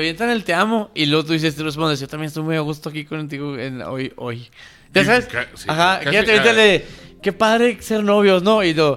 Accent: Chihuahua, Mexico; como buen chihuahuense, me encanta el dinero.

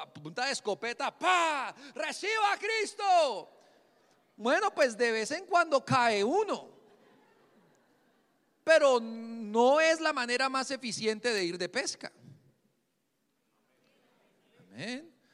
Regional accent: Bogotá, Colombia; nací en Bogotá, fui criado en Bogotá, soy buenísimo para coger Transmilenio

